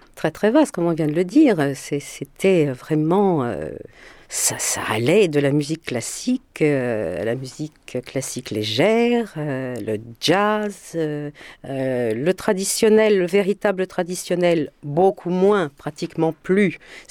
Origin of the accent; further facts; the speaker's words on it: France; born there; Je suis née en France, je vis ici, mes enfants sont nés ici, et on me demande toujours si je suis française ou roumaine.